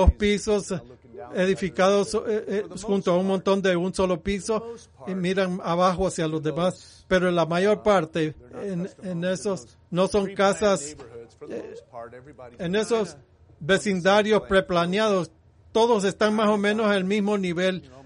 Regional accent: United States; No como la mayor parte de la gente hace aquí en esta nación. Lo que hacemos como americanos muchas veces, al ver a nuestro vecino de al lado

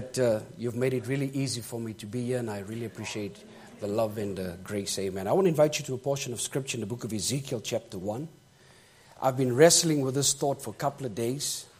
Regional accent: United Kingdom; I hope my accent won't be too bad tonight. I'm British, so some of my words will be a bit different than yours.

